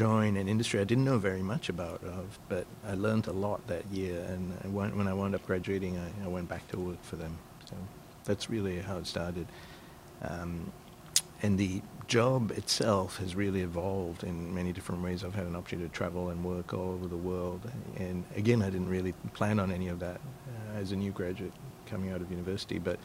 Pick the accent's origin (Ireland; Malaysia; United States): Malaysia; also born or lived in Australia; I grew up in Malaysia and Southeast Asia, and my parents educated all of us in Australia, as it turned out.